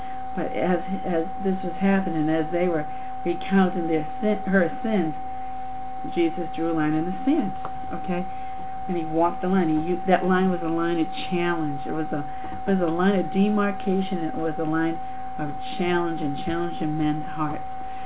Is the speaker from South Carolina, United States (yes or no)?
no; Boston, Massachusetts, United States; I mean, here I am from Boston reading this.